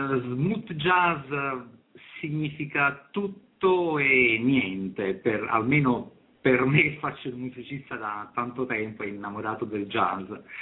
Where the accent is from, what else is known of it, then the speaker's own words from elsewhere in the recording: Naples, Campania, Italy; Poi sono anche un po' mediterraneo, no? Napoli, la melodia, sono napoletano, legato alla melodia.